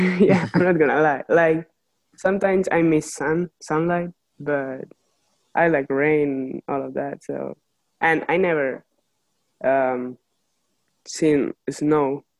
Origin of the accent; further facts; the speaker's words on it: Barcelona, Catalonia, Spain; English is a second language; moved away; I'm from Spain, Barcelona.